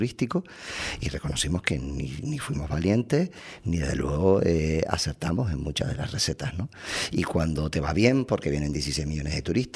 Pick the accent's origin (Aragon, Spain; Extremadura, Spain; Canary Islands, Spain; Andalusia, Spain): Canary Islands, Spain; San Cristóbal de La Laguna; Voy a poner un ejemplo de mi pueblo, de La Laguna.